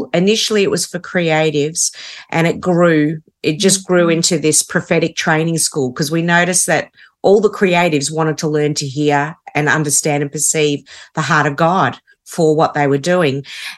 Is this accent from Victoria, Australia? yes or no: yes; Melbourne, Victoria, Australia; So I'm from Melbourne, Australia, and very quickly, Italian heritage. So first generation Australian.